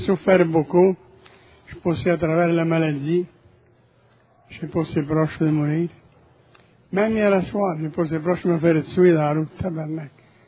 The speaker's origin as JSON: {"language": "French", "country": "Italy", "said": "Je suis un Italien."}